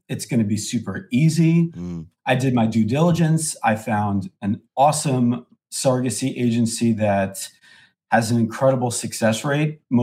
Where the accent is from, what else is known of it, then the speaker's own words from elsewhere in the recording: New York, United States; I am born and raised in New York. I am 46 years old.